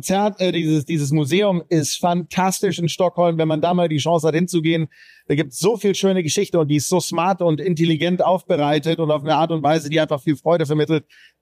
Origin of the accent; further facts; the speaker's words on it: Quakenbrück, Lower Saxony, Germany; Und jetzt ist es auch in Quakenburg, in meinem Heimatort angekommen